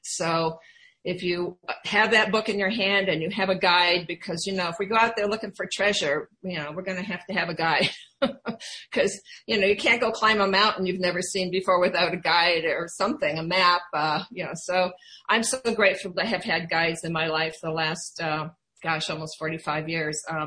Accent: Iowa, United States; I grew up in Iowa, and it was my first resentment, and I couldn't wait to get out of there.

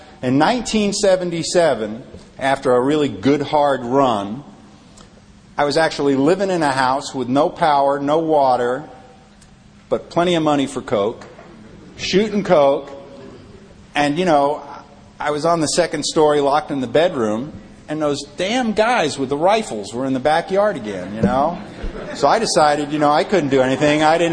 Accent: New York City, New York, United States; I grew up in New York City. I was in Greenwich Village in the summer of 67 and 68, driving around a 59 Chevy, flashing peace signs

